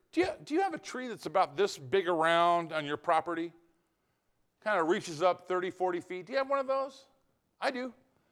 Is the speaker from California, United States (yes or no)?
yes; California, United States; I'm from California. I know what earthquakes are like.